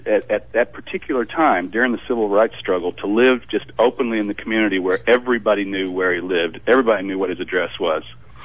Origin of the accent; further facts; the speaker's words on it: Danville, Kentucky, United States; Springfield, Kentucky, 26 miles from my hometown of Danville, Kentucky.